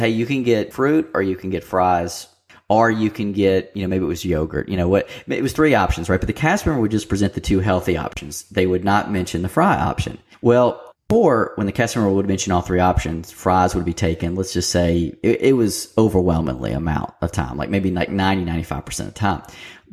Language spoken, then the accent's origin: English; Mississippi, United States; I mean, I grew up in Mississippi and we don't sell a lot of timeshares in Mississippi.